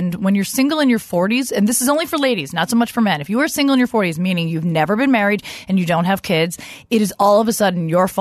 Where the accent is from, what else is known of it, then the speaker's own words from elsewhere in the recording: New Jersey, United States; I'm from Jersey originally.